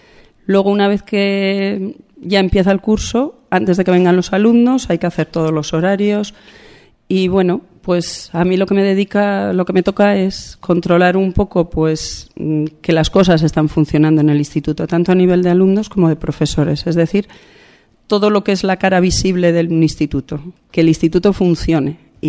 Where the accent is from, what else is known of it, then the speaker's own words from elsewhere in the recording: Logroño, La Rioja, Spain; Soy de Logroño, trabajé muchos años fuera de la comunidad de La Rioja y vine hace pues 12 años, estuve 4 años en Calahorra y ahora llevo aquí estos 8.